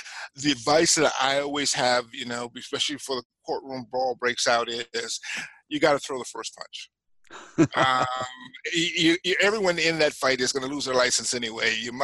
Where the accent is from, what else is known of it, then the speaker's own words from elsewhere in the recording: United States; I hate the Patriots because I'm American.